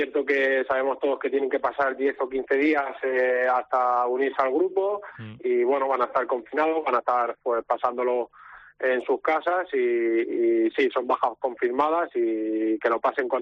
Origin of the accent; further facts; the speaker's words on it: Catalonia, Spain; como bien dices, yo soy catalán